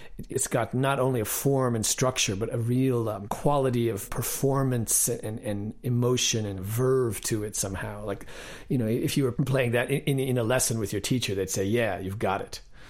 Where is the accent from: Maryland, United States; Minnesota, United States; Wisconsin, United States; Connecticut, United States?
Connecticut, United States; Well, I grew up in Connecticut, kind of in the suburban countryside